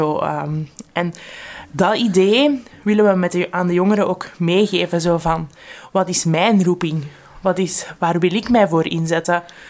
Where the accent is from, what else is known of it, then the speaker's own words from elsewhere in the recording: Flemish Brabant, Belgium; Ja, ik ben van Kampen uit afkomstig, dus Tremelo was niet zo ver.